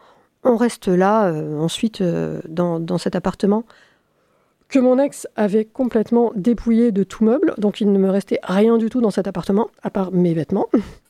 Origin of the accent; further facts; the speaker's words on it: Toulon, Provence-Alpes-Côte d'Azur, France; Mais moi aussi, et à 6 ans aussi, j'habitais à Toulon.